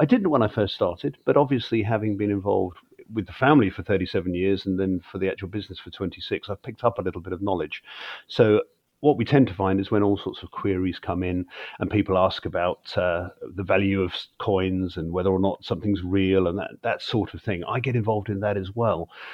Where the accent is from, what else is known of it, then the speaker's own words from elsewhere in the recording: Exeter, South West England, United Kingdom; I actually collect medals to men from my hometown here of Exeter in Devon in the United Kingdom.